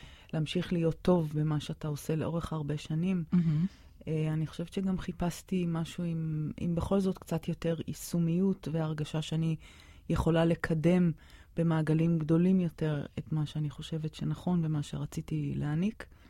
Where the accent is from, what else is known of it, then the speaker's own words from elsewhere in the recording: Haifa, Haifa District, Israel; also born or lived in San Jose, United States; סן הוזה, קליפורניה. עליתי קצת אחרי מלחמת ששת הימים, הייתי אז בת 8.5. המשפחה עלתה מציונות, ישבנו בחיפה. גדלתי בחיפה, סיימתי את הריאלי